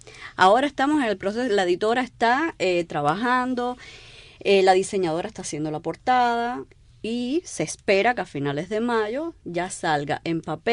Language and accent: Spanish; Cuba; moved away; Cuando salí de Cuba, entre las poquitas cosas que me pude llevar, me llevé todo lo que había escrito